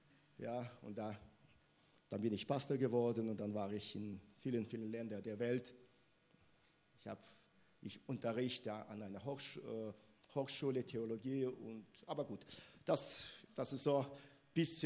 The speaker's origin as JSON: {"language": "German", "region": "Minsk", "country": "Belarus", "said": "Ich komme aus Minsk, Weißrussland, bin 56 Jahre alt, habe eine Frau, 4 Kinder, 5 Enkelkinder, einen Hund."}